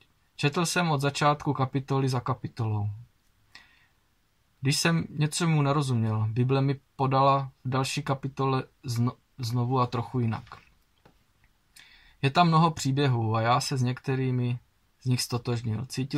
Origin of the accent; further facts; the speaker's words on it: Olomouc Region, Czechia; now in Chrášťany, Czechia; a pocházím z Hané na Moravě, v Chrášťanech u Prahy. Trvale žiji asi 15 let.